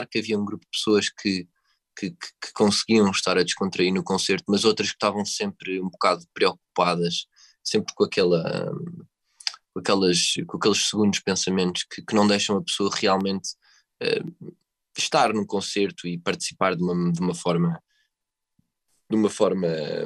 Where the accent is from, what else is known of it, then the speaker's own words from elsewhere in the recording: Lisbon, Portugal; Porque eu sou aqui de Lisboa e pronto